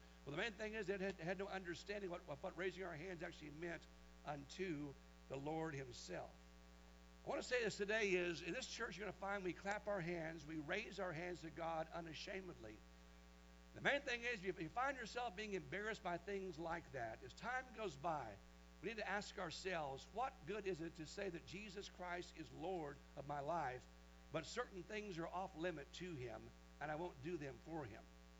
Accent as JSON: {"language": "English", "region": "Kansas", "country": "United States", "tie": "born or raised there", "said": "the church I was raised in back in Kansas was a full gospel, spirit-filled church, but very, very conservative"}